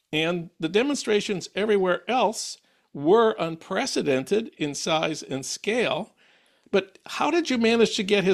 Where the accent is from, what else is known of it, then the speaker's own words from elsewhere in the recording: St. Paul, Minnesota, United States; This is my hometown of St. Paul